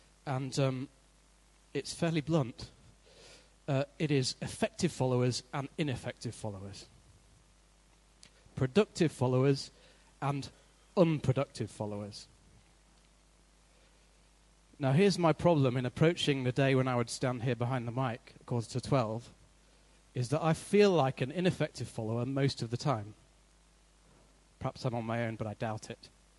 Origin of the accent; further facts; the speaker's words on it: Yorkshire and the Humber, United Kingdom; I grew up in North Yorkshire. Best beer, best tea, best cricket.